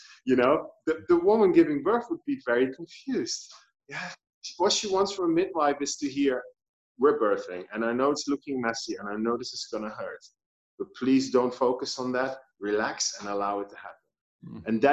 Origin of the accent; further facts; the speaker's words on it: Netherlands; now in Indonesia; growing up in the Netherlands was very difficult